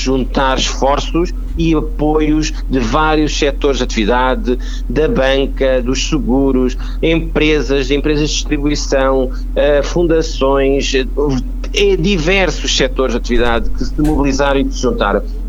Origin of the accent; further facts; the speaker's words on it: Portugal; estamos cá todos enquanto portugueses